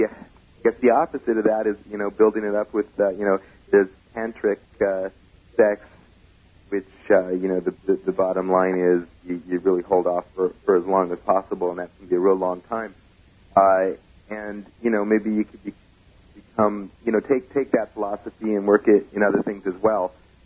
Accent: Canada; Of course I can. I'm Canadian.

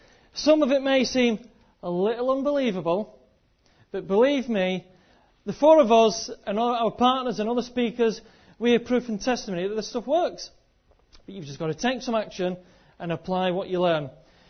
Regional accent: United Kingdom; We're British, we're cynical, we don't believe that kind of stuff.

